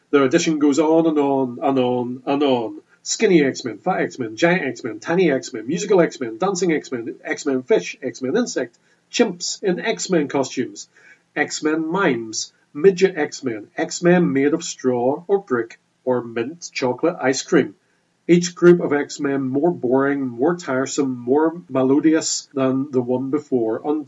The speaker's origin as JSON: {"language": "English", "region": "Northern Ireland", "country": "United Kingdom", "tie": "born or raised there", "said": "I grew up in Northern Ireland, where the only comic book shops I could find were in Belfast. I have to go 50 miles to a comic book shop. When I lived in Belfast, studied and worked in Belfast"}